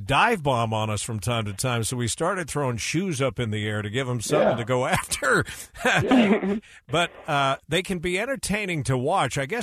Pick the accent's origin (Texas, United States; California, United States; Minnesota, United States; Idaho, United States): Idaho, United States; Pocatello; But I remember growing up in Pocatello.